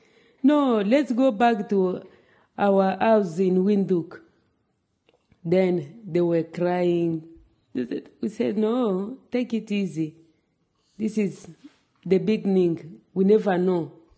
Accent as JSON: {"language": "English", "country": "DR Congo", "second_language": "English", "moved": "as an adult", "lives_now": "United States", "said": "I'm original from Congo, DRC, and this is my 5th year in USA. I'm planning to apply for citizen."}